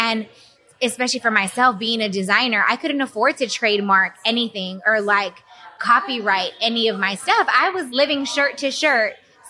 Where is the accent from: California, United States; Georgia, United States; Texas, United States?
Texas, United States; Houston; I'm from Houston. I went to school here in Houston.